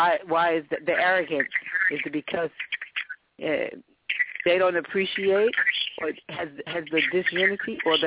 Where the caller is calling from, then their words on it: Washington metropolitan area, United States; I'm calling from the Maryland, Virginia, Washington area.